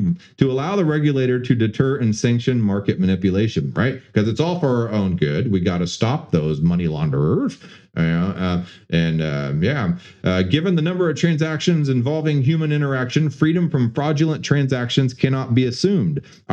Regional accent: Houston, Texas, United States; You know, I grew up in Houston.

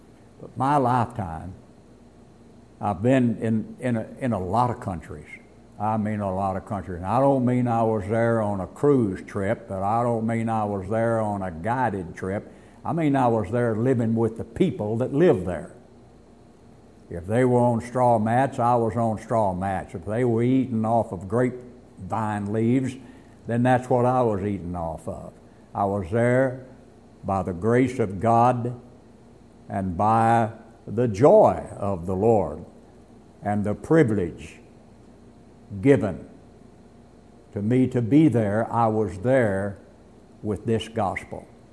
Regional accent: Texas, United States; born there; I was born not only in the USA, I was born in Texas. In the USA, I am an American.

